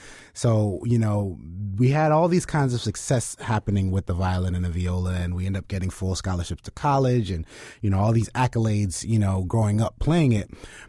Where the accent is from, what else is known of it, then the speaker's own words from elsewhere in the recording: Fort Lauderdale, Florida, United States; Well, you know, we grew up in Fort Lauderdale, so, you know, we lived in the hood and just went to a public performing arts high school